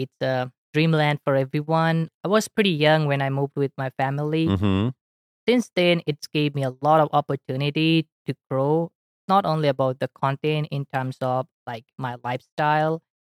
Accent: Bangladesh; English is a second language; now in New York City, United States; So basically, I am from Bangladesh. So I born and raised there, but since 2010, I'm here living with my family.

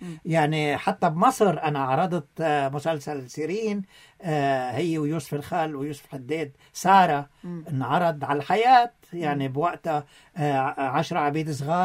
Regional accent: Lebanon

